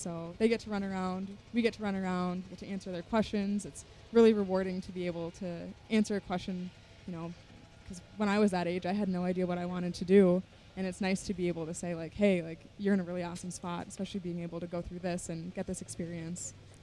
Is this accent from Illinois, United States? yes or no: yes; Sycamore, Illinois, United States; I'm from Sycamore, Illinois, so not too far away, but about 3 hours south of here.